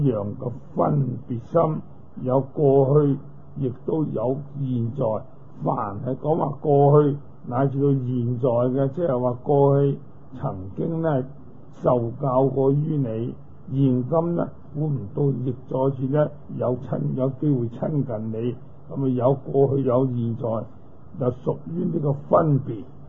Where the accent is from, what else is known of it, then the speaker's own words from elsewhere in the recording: Guangdong, China; accent: Cantonese; 如果以我哋廣東話嚟講啦